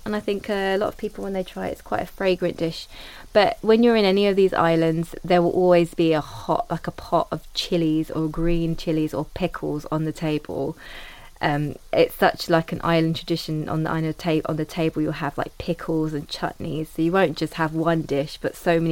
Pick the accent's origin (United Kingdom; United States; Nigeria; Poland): United Kingdom; London; I mean, I grew up here in London, so it was everywhere I had access to.